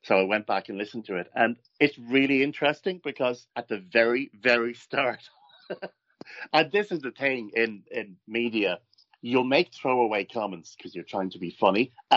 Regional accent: Dublin, Leinster, Ireland; So I grew up in Dublin in Ireland, and we were just kind of in the overspill area of the BBC terrestrial signal.

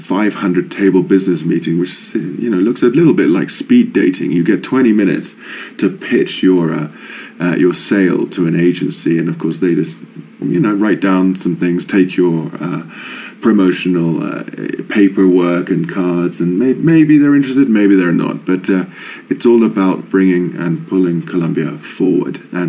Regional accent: England, United Kingdom; And I say, well, you know, here as an Englishman, I'm still considered a hooligan.

